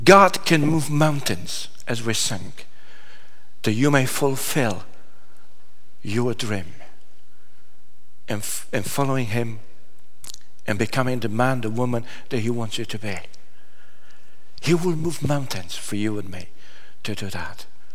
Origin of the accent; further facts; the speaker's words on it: Târgu Jiu, Gorj, Romania; I was telling you that on that journey back from Bucharest to Târgu Jiu, to my hometown, on the train, at about 6 o'clock in the evening